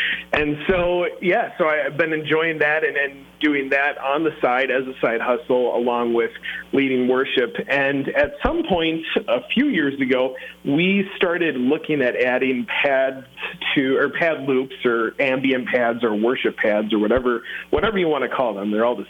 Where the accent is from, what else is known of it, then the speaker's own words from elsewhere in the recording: Twin Cities, Minnesota, United States; I'm from the Twin Cities, born and raised up here. Hashtag Bold North. We love it up here.